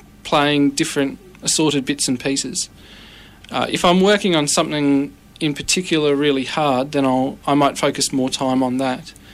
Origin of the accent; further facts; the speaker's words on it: Launceston, Tasmania, Australia; now in Nowra, Australia; I grew up in Tasmania in Launceston, which isn't really all that different from Nowra. A little bit bigger, but it still has the same kind of feel as Nowra.